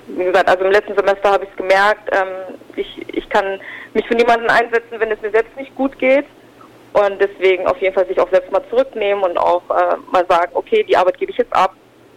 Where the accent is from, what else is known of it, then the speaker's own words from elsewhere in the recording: Hanover, Lower Saxony, Germany; ich komme ja auch ursprünglich aus Hannover